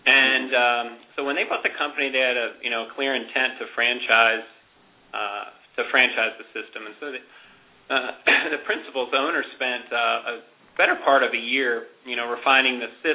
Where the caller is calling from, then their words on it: Bend, Oregon, United States; Yeah, we are calling from our U.S. headquarters. We're located here in Bend, Oregon.